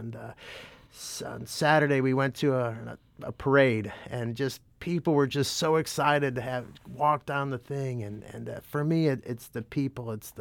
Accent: United States; born and raised in Jefferson County, it's not 100% truth. I moved here in the third grade, attended Immaculate Conception School there

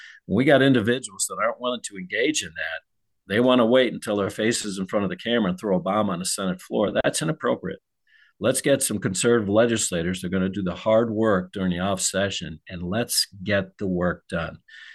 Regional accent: Ohio, United States; I mean, I grew up in Ohio, and there's a lot of things that are very similar with us in Ohio.

